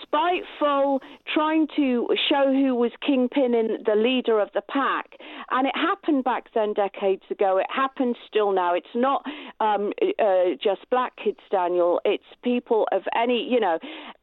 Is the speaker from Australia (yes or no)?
no; England, United Kingdom; I grew up decades ago, not that you'd know it from my voice, but I did. And I grew up outside London in a white-based area, okay, rural